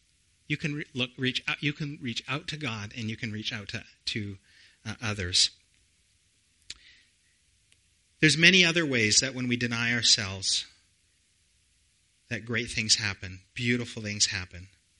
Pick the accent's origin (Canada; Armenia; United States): Canada; British Columbia; I grew up born and raised on Vancouver Island. I thought, you know, maybe go to Vancouver, go to UBC, get a degree, come back to our small town of 20,000 people